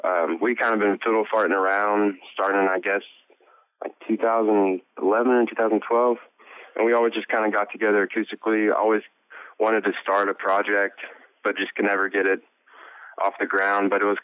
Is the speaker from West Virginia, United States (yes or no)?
yes; Ona, West Virginia, United States; That's where we grew up and started at our own instruments, and I don't know, I go back there every time I get to writing a song, and I would want to make it proud to be from Ona, I guess.